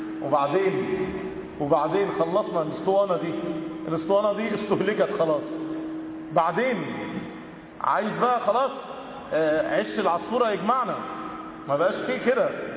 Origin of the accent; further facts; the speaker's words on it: Cairo, Cairo Governorate, Egypt; هو متجوز بنت من طبقة ارستقراطية قوي عندنا في القاهرة يعني